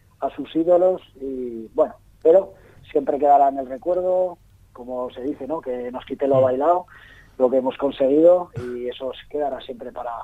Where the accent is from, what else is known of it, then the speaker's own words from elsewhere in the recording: Almudévar, Aragon, Spain; gente como yo, que somos de Almudévar, de un pueblo de 3.000 habitantes